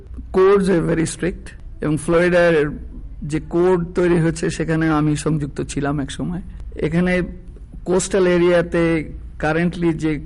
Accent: Bangladesh; আমি বাংলাদেশ থেকে এসেছি, Dhaka Bangladesh university of engineering and technology থেকে ব্যাচেলর করেছি 1972-তে।

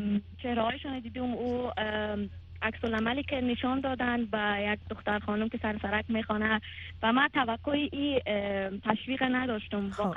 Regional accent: Afghanistan; در بند راک هستیم که کل ما افغان هستیم به نام

